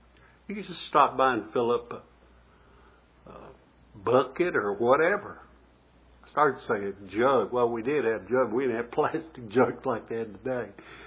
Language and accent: English; Rocky Mount, Virginia, United States; Back years ago, I was growing up in Rocky Mount, Virginia.